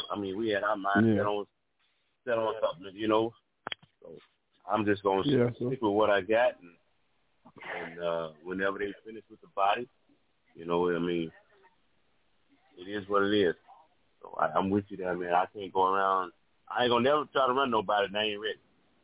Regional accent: Chicago, Illinois, United States; You know, I mean, this is my hometown, so I mean, I'm gonna do whatever I can for the North.

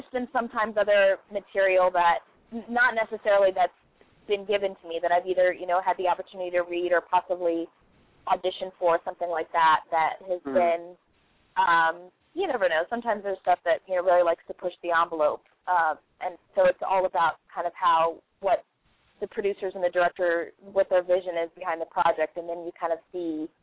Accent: Maryland, United States; born there; I was actually on the East Coast at the time. I was born in Maryland, and I started in training there.

